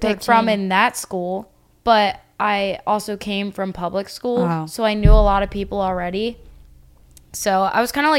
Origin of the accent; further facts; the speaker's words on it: Bel Air, Maryland, United States; Well, I grew up in Bel Air, Maryland. It's like a small town, like 30 minutes north of Baltimore.